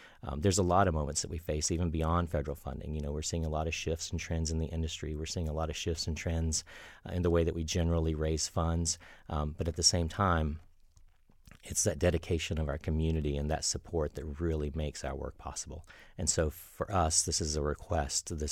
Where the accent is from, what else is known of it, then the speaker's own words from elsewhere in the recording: North Carolina, United States; you've heard me tell the story about growing up in North Carolina. The resources I had were limited